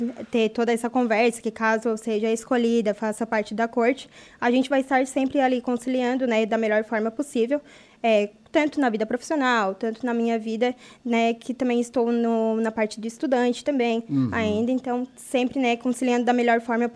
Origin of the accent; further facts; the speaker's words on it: Urussanga, Santa Catarina, Brazil; Uruçanga, claro, é onde eu nasci, eu cresci, aprendi muitas coisas, né? Uruçanga é um meu lugar, assim, um amor para mim, né? Que é o lugar onde que eu vivo